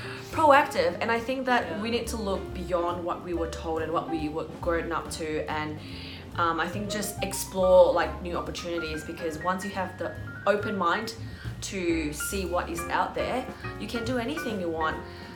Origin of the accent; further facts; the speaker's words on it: Australia; yeah, I'm from Australia. So that's why I can work here.